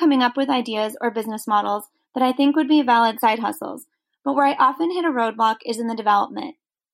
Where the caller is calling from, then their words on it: Seattle, Washington, United States; Hey, Chris. … I'm calling from Seattle, Washington.